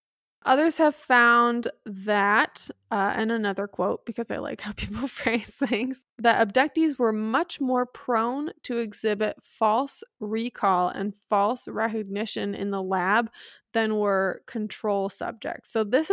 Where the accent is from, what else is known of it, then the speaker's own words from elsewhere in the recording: Midwest, United States; accent: Midwest; My Midwest accent is fucking it up.